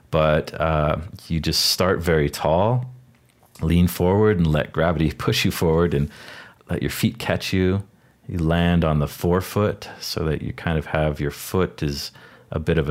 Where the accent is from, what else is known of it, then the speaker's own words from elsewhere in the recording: Helena, Montana, United States; I'm 35 years old. I'm from Helena, Montana.